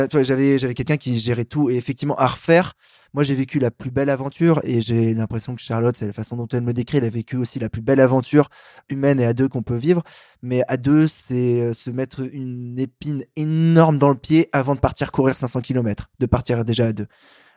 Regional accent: Paris, Île-de-France, France; Moi, je suis un Parisien qui prend le métro, qui est mon pass Navigo

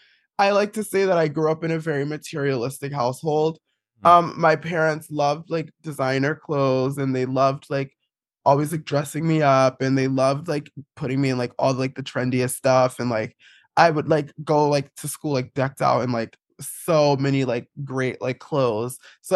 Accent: East Orange, New Jersey, United States; I grew up in East Orange, New Jersey, which is like not a very queer place.

